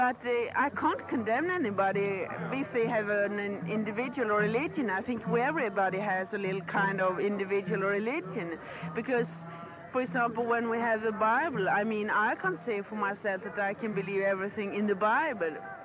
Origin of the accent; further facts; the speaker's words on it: Sweden; I'm from Sweden, otherwise, so...